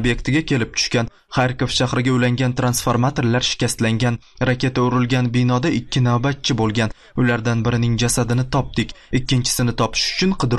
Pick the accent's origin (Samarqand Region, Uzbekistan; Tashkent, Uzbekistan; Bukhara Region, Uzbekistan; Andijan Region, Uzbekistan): Samarqand Region, Uzbekistan; Samarkand; moved away; O'zbekistondan, Samarqanddanman. Yoshim 22 da.